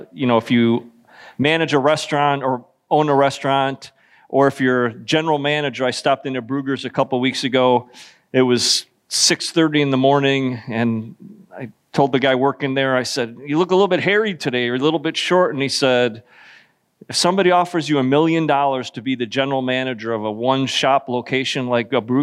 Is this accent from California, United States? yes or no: no; Chicago, Illinois, United States; So I'm from Chicago. My wife and I grew up 1 mile from each other.